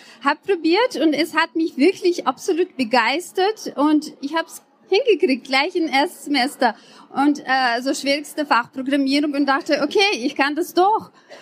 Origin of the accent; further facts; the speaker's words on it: Chechnya, Russia; now in Austria; Ich bin in Tschetschenien aufgewachsen und als ich 7 war, war erster Krieg und als ich 14 war, war zweiter Krieg in meinem Land